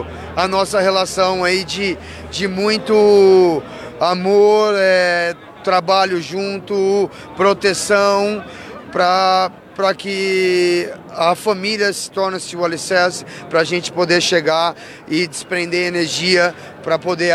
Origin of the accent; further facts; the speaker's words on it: Descalvado, São Paulo, Brazil; Nós somos de Descalvado, interior de São Paulo. E uma cidade pequena de 35 mil habitantes, mas depois se mudamos para São Paulo